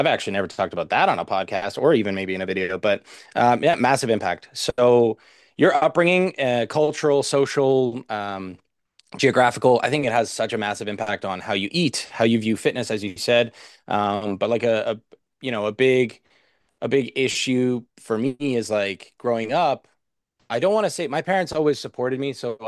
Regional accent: Canada; home is Canada for me. I'm Canadian. I am, my heritage is Canadian. I just have a ethnic background, maybe that's slightly different, or my parents are geographically from somewhere else, but I am Canadian

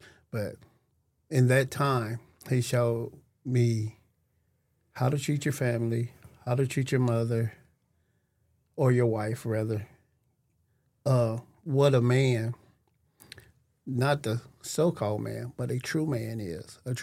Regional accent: Detroit, Michigan, United States; When I came back from Detroit, I was like a little rougher than my sister and brothers because growing up in Detroit, it's a rough place to be.

